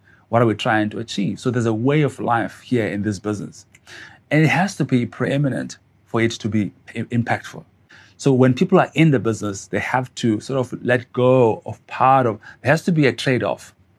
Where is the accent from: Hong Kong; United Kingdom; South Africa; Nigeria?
South Africa; Gqeberha, Eastern Cape; I hail from Eqebega, formerly known as Port Elizabeth. I married with two children. Son is 12. My daughter is 9. I'm a minister of the gospel